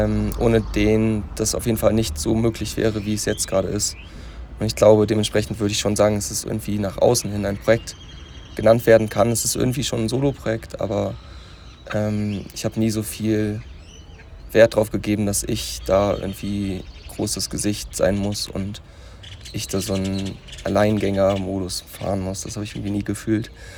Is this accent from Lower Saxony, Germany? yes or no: yes; Achim, Lower Saxony, Germany; ich komme aus Achim, einer Kleinstadt bei Bremen.